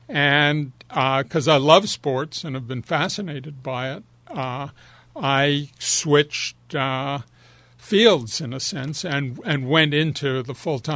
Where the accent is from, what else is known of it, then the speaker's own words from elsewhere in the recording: Canada; And when I was growing up in Canada, you only saw hockey on Saturday night.